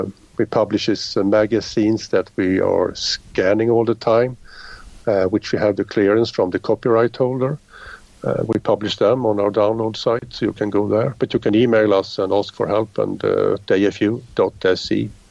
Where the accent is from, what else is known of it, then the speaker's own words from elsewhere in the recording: South Sweden, Sweden; English is a second language; I started a small UFO society in my hometown in the south of Sweden.